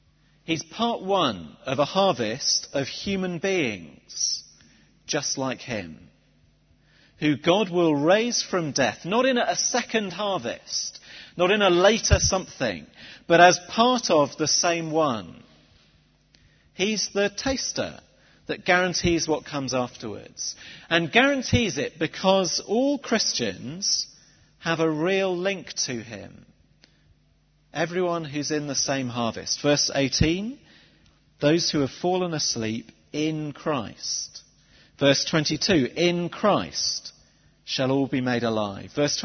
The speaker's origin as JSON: {"language": "English", "region": "South West England", "country": "United Kingdom", "accent": "Somerset"}